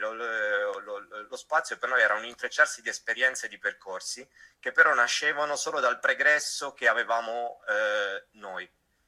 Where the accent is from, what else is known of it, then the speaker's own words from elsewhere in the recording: Turin, Piedmont, Italy; born there; io sono nato a Torino in un quartiere che era essenzialmente un quartiere nato ai margini della grossa industria.